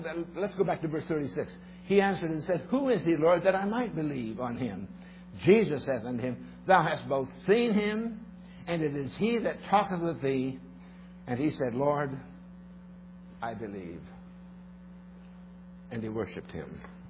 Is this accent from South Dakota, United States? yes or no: yes; South Dakota, United States; born there; When I was a kid, I was born in South Dakota, just a little ways from the Rosebud Indian Reservation.